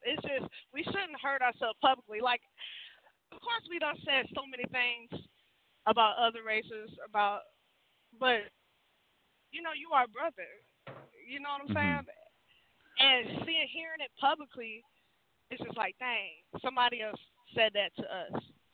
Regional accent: the South, United States; Like, I'm from the South.

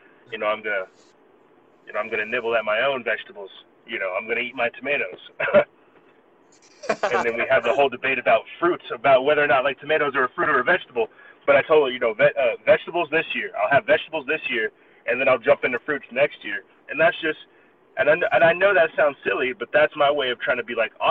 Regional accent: South Carolina, United States; I'm a boy from South Carolina, so I'm used to Southern food. Out here in New Mexico with Mexican food.

